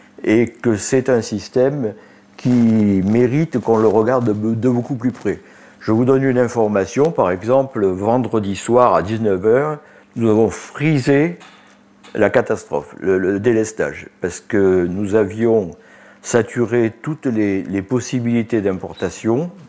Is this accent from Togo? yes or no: no; Provence-Alpes-Côte d'Azur, France; born there; Je suis né en Provence, donc vous verrez que mon accent, je ne l'ai pas perdu.